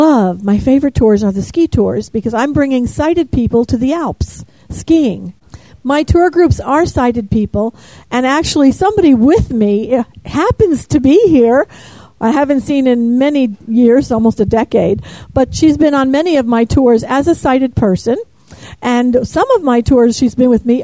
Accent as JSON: {"language": "English", "region": "New York", "country": "United States", "accent": "New York", "said": "And you can tell my New York accent, I'm sure."}